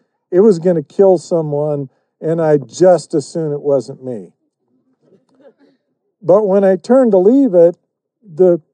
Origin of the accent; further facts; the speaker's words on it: Idaho, United States; This is a true story. I grew up in Idaho